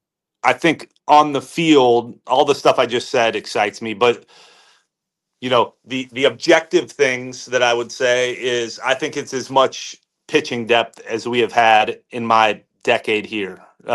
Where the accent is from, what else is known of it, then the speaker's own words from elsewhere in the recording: Iowa, United States; I grew up in Iowa. I can maneuver a snow shovel.